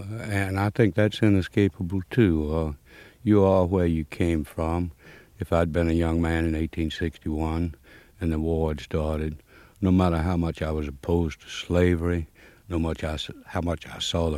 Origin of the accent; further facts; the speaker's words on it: Mississippi, United States; Well, I'm from Mississippi, and Southerners tend to be more interested in that war than the rest of the nation.